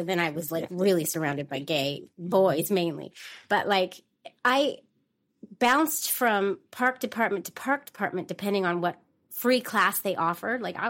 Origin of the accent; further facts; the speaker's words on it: San Francisco, California, United States; I grew up in Bernal Heights, which is kind of like an offset of the Mission District in San Francisco, which is also very close to the Castro District.